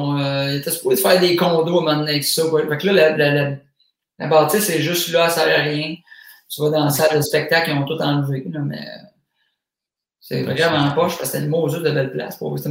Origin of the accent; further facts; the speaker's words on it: Drummondville, Quebec, Canada; vu que je viens de Drummond, j'essaie d'amener une saveur locale aussi.